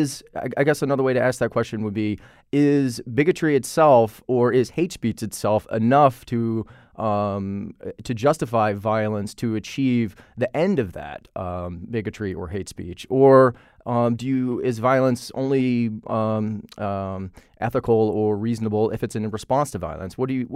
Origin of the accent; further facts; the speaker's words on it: Virginia, United States; I grew up in Virginia, and one of the things that I remember hearing was that states' rights, the Civil War is fought over states' rights